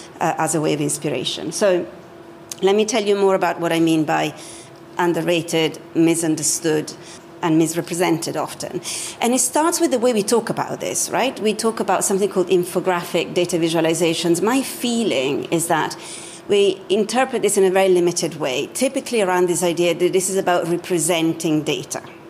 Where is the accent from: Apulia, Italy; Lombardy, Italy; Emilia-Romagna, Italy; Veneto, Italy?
Lombardy, Italy; Milan; now in London, United Kingdom; I was literally sitting at my desk at the computer in March 2020 in London. I'm originally from Milan.